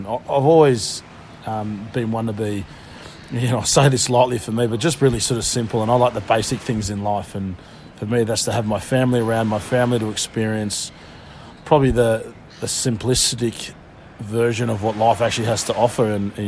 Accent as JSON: {"language": "English", "town": "Narrabeen", "region": "New South Wales", "country": "Australia", "tie": "born or raised there", "said": "for me, you know, I grew up in Narrabeen, always got brought up around the water, so surf and fish as a kid"}